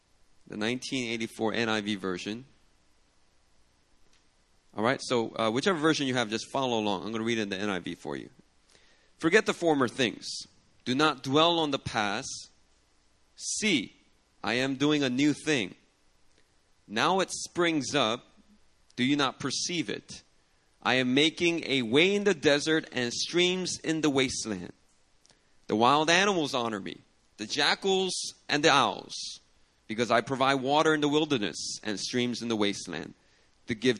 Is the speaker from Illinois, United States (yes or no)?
no; Philadelphia, Pennsylvania, United States; You know, when I grew up in Philadelphia, I got into my first after-school fight.